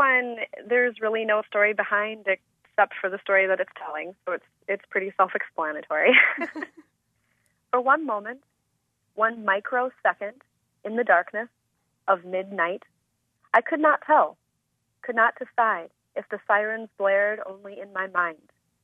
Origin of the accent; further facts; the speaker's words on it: Madison, Wisconsin, United States; that was always one thing that struck me visiting Milwaukee, you know, growing up in Madison.